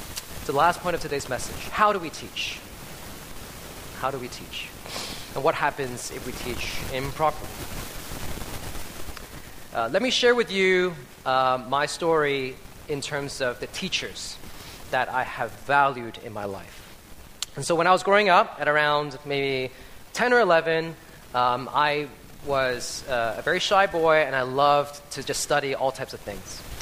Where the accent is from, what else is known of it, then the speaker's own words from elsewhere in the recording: Canada; I grew up in Canada. I spoke English as one of my first languages